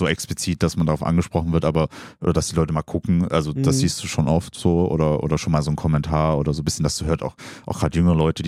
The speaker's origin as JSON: {"language": "German", "town": "Stuttgart", "region": "Baden-Württemberg", "country": "Germany", "tie": "born or raised there", "said": "weil es auch meine Heimatstadt ist tatsächlich."}